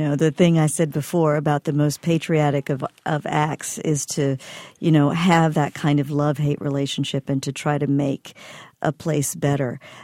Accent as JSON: {"language": "English", "region": "Mississippi", "country": "United States", "tie": "born or raised there", "said": "particularly my home state, Mississippi."}